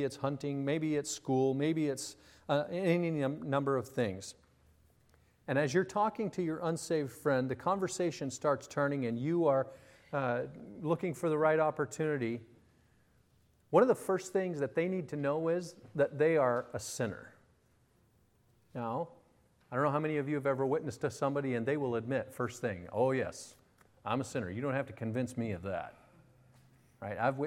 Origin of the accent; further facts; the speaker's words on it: Colorado, United States; I grew up in the American West, Colorado, and I'm a bit of a cowboy.